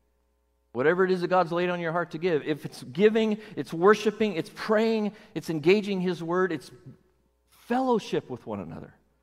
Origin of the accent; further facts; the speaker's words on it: California, United States; And I'm a Californian, I get it.